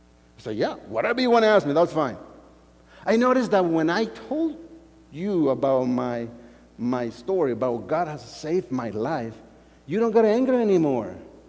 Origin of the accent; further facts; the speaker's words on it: El Salvador; English is a second language; moved away; because I'm from El Salvador. So I left El Salvador when the civil war exploded.